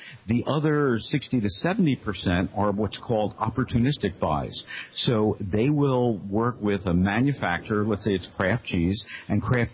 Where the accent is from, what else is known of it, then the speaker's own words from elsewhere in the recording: New Jersey, United States; And then as far as flavor goes, I've got to tell you, growing up in New Jersey, I was near a Carvel store.